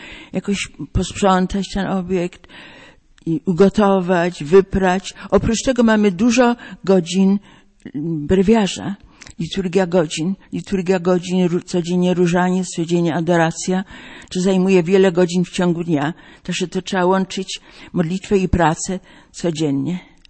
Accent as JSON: {"language": "Polish", "town": "Żukowo", "region": "Pomeranian Voivodeship", "country": "Poland", "tie": "born there", "said": "urodziłam się w parafii, gdzie były siostry Norbertanki w Żukowie, koło Żukowa, koło Gdańska."}